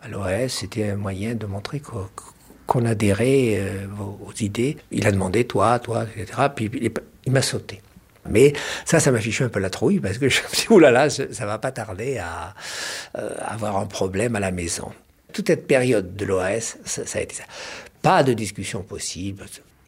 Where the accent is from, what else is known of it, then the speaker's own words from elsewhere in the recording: Port-aux-Poules, Oran Province, Algeria; born there; je suis né en 1937, à Oran, mais par accident. Mon vrai lieu de naissance, c'est Port-au-Poule. C'est un petit village de pêcheurs. Dans ma famille, ils étaient pêcheurs, de père en fils. En 1848, les ancêtres du côté paternel sont venus d'Espagne